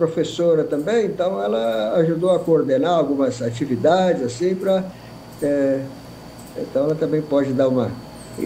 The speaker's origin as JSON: {"language": "Portuguese", "region": "Rio Grande do Sul", "country": "Brazil", "lives_now": "Itaboraí, Brazil", "said": "Bom, eu sou gaúcho"}